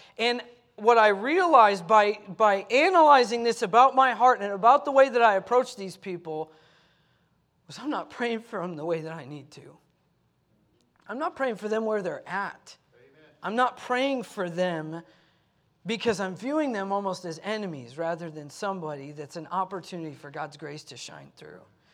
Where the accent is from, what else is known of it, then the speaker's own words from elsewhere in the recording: United States; they look at me different because I'm an American.